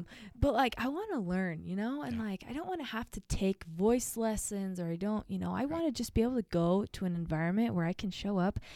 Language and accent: English; Arizona, United States; now in St. George, United States; But I'm from Arizona, like I said, and I had a good friend in high school, and she was Christian.